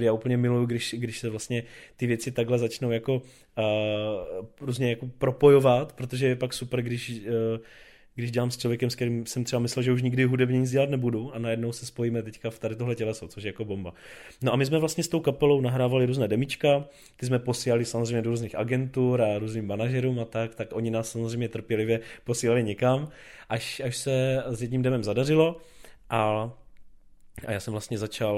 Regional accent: Kopřivnice, Moravian-Silesian Region, Czechia; now in Brno, Czechia; já teda jsem původem ze Severní Moravy, nebo Moravskoslezská z Kopřivnice a připadá mi, že lidi u nás jsou takový hodně jako kdyby uzavření do sebe a je to tam takový jako drsný, je ta krajina.

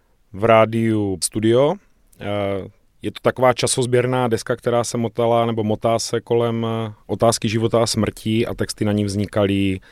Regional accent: Brno, South Moravian Region, Czechia; pocházím z Brna, jsem rodilý Brňák, jak říkával můj děda, odkojený s vratkou.

